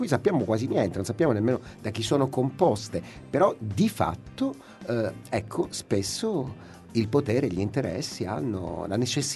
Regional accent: Sicily, Italy; penso che noi da siciliani sappiamo bene

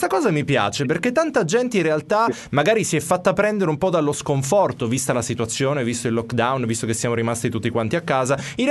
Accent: Sicily, Italy; noi siamo tra virgolette anche un po' fortunati, perché essendo siciliani in qualche modo abbiamo anche potuto vivere il calore della nostra terra

